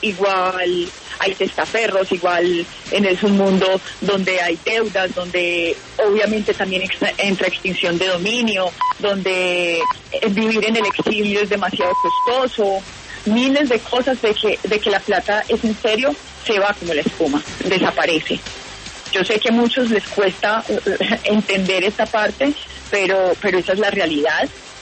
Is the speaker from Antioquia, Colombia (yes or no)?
no; Armenia, Quindío, Colombia; Somos de Armenia, todos, kindianos, puyabros, como decimos acá.